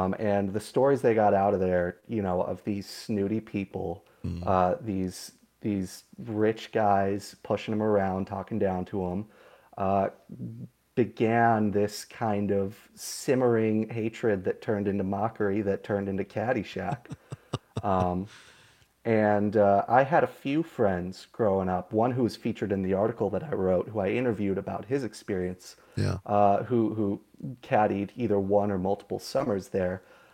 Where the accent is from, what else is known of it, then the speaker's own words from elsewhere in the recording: Wilmette, Illinois, United States; I'm from Wilmette, Illinois, on Chicago's North Side.